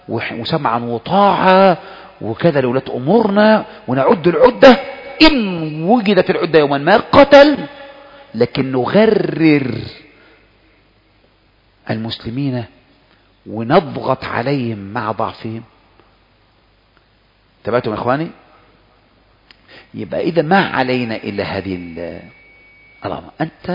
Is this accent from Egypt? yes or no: yes; Egypt; جه 67 سنة النكسة اللي احنا سمعنا عندنا في مصر نكسة